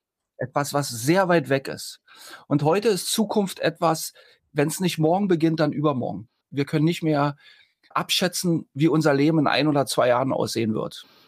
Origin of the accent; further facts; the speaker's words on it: East Germany, Germany; wir sind Ostdeutsche.